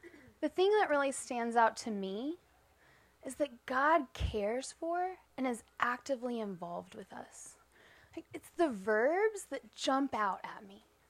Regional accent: Odessa, Texas, United States; I grew up in Texas. I grew up in West Texas, Odessa.

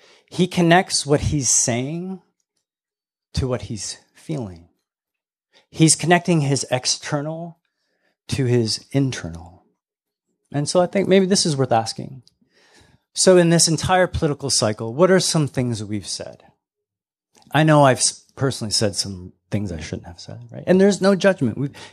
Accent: Canada; I'm Canadian. I can't even vote.

